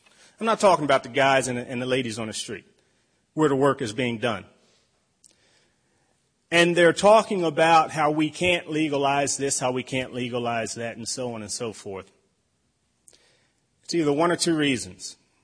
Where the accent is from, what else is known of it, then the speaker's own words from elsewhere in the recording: Baltimore, Maryland, United States; And got to see Baltimore from a different perspective. You see, I was born and raised in Baltimore.